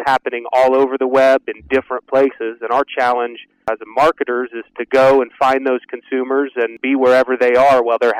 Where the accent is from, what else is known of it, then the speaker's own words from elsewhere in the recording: South Dakota, United States; So I'm from the great state of South Dakota.